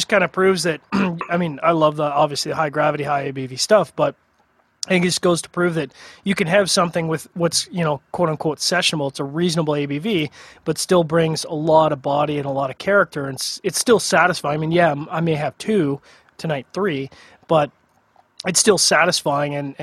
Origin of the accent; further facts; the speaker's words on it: Canada; Of course, I'd be remiss to say they're of course being a Canadian.